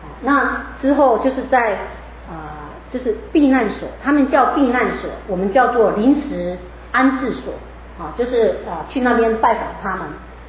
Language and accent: Chinese; Taiwan; 我跟他说我是从台湾来的